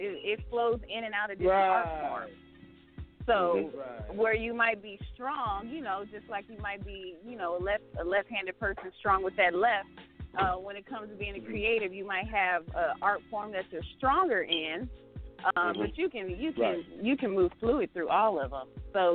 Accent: San Diego, California, United States; I'm from the West Coast, from San Diego, California, born and raised.

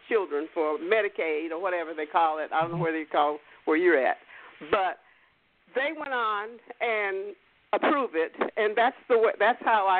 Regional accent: the South, United States; because in the South, and, you know, I'm from the South

